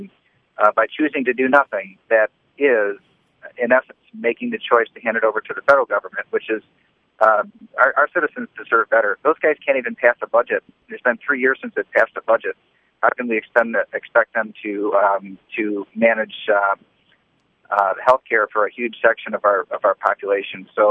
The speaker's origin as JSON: {"language": "English", "town": "Portland", "region": "Michigan", "country": "United States", "said": "I'm from Portland, so just right between Lansing and Grand Rapids"}